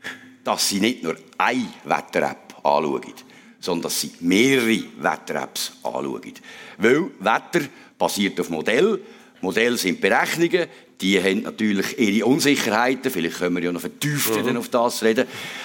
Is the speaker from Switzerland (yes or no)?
yes; Switzerland; außer ich bin im Seetal aufgewachsen.